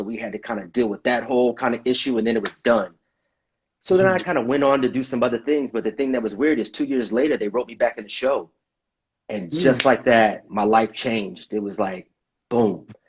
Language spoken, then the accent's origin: English; Grand Rapids, Michigan, United States; now in Los Angeles, United States; I'm from Grand Rapids, Michigan. I'm out here in LA.